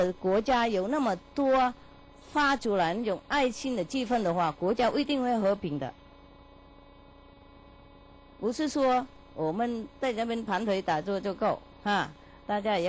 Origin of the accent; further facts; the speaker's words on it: Taiwan; 我想我们台湾哈，我们台湾人啊，那么好，那么善良啊